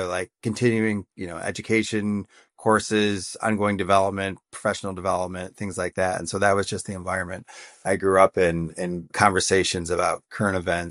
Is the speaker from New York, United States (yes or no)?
yes; Syracuse, New York, United States; moved away as an adult; also born or lived in Manhattan; I missed trees and things like that growing up in Syracuse. So I moved to San Francisco with a teeny tiny little startup